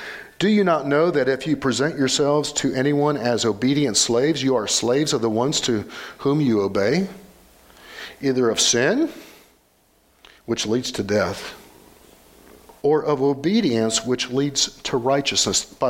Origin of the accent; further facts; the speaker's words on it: Indiana, United States; Which technically I'm not a Yankee, I'm from Indiana.